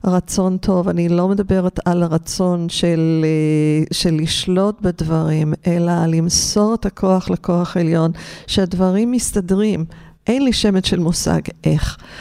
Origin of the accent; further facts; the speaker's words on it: Los Angeles, California, United States; אז גדלתי במשפחה טובה כאן בלוס אנג'לס, התחלתי להגיד